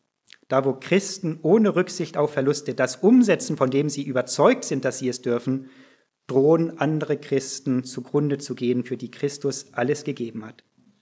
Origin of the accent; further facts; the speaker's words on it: southern France, France; Einige wissen, ich bin in Südfrankreich aufgewachsen